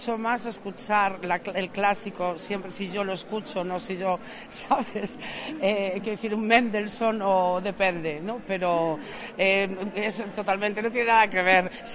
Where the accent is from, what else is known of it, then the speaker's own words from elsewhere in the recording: Corcubión, Galicia, Spain; nosotros somos de Corcubión, de Costa da Morte